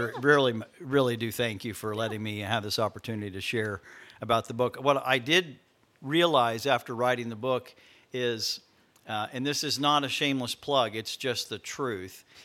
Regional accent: Ohio, United States; born there; So I was born in Southern Ohio, and my dad was a pastor, and my mom was a school teacher.

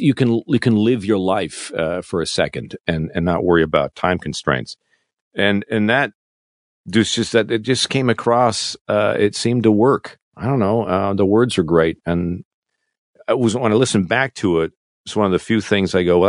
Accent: Canada; And as a an expat, you know, an ex-Canadian in my home country

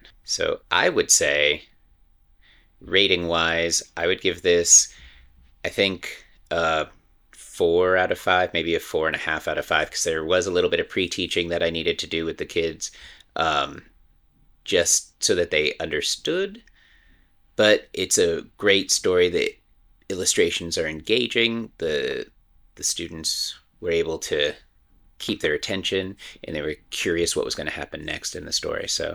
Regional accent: New Hampshire, United States; also born or lived in Massachusetts; I grew up in New Hampshire and in the Massachusetts area.

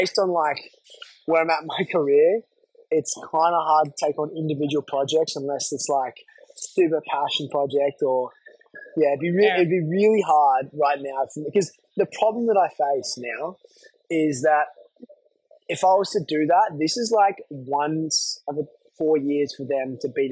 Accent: Australia; we were yarning about health and wellness and being Aussie dudes, like, you know.

